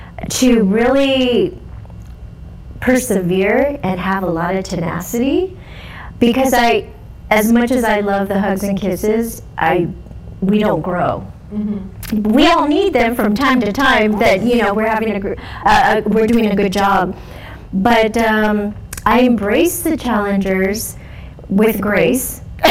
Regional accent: Los Angeles, California, United States; And I have found work living and growing up in Los Angeles is really such a beautiful place to grow up because of the diversity.

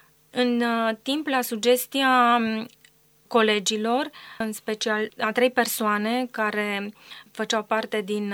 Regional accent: Cluj-Napoca, Cluj County, Romania; s-a desfășurat la Cluj-Napoca în același an, în luna noiembrie. Un simpozion foarte drag nou pentru că a fost găzduit de orașul meu natal.

